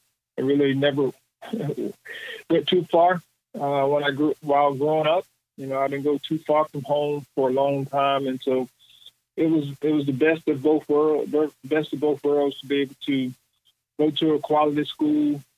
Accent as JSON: {"language": "English", "town": "Thomasville", "region": "Georgia", "country": "United States", "said": "I'm originally from Thomasville, Georgia. So I'm South Georgia product."}